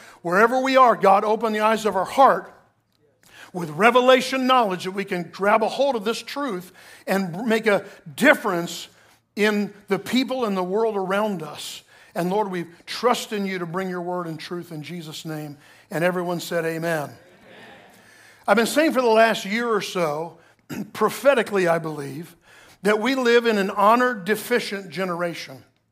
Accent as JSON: {"language": "English", "region": "New Jersey", "country": "United States", "tie": "born there", "moved": "yes", "said": "I was born in New Jersey, one of the most disrespected states and highest tax states in the nation. And my family got we were delivered from New Jersey. I still have family up there."}